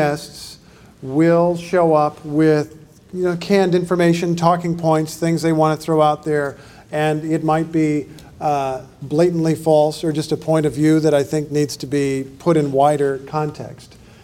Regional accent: Indiana, United States; Well, when I was a kid, I was from Indiana.

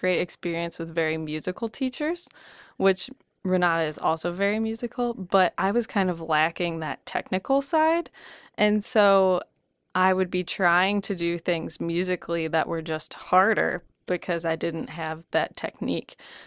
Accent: St. Charles, Illinois, United States; I grew up in St. Charles, Illinois, which is a western suburb of Chicago, and I found myself at the University of Iowa for my undergraduate degree

